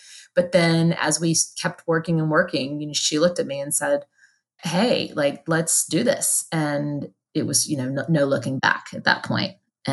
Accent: Tennessee, United States; I grew up in Tennessee and she grew up in Texas.

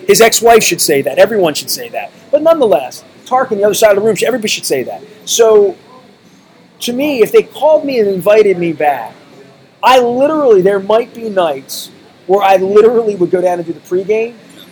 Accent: Dundalk, Maryland, United States; See, I didn't grow up all bougie in Randallstown like you. I grew up in Dundalk.

